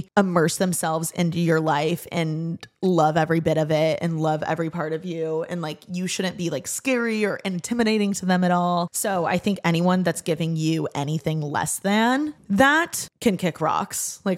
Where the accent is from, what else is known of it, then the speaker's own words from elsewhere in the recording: Midwest, United States; I'm a Midwesterner.